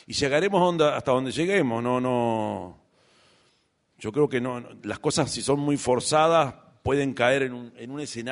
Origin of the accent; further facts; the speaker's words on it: Uruguay; Somos así los uruguayos también.